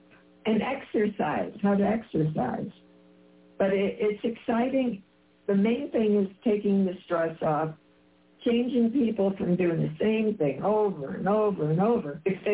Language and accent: English; Chicago, Illinois, United States; I mean, I'm from Chicago. Pepsi was my thing